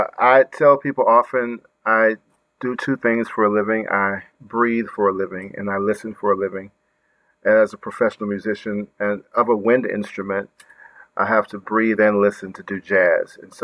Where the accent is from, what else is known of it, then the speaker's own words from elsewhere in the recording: Dumas, Arkansas, United States; I'm from Arkansas, born in the Delta, a town called Dumas, Arkansas. I'm the youngest of nine children born to a ministry family.